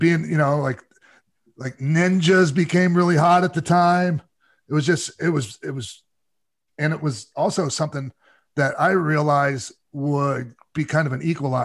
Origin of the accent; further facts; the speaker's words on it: St. Petersburg, Florida, United States; Oh, I knew somebody that worked at the venue, Bayfront Center Arena in my hometown, St. Pete, Florida.